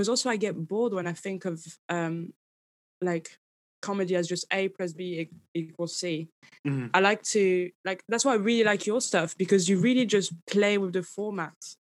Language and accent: English; Paris, Île-de-France, France; makes me look like my story is deeper than growing up near the Eiffel Tower, which is a good brag, I think.